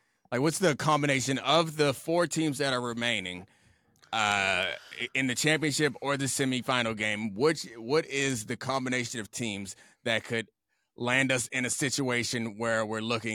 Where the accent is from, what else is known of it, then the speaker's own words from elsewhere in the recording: Baltimore, Maryland, United States; I mean, I grew up in Baltimore. Maryland's a slave state too